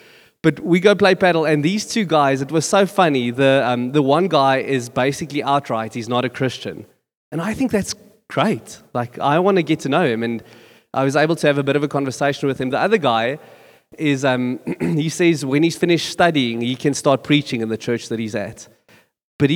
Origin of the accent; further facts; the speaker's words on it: Boksburg, Gauteng, South Africa; I got saved out of quite a rough neighborhood. I come from Boksburg.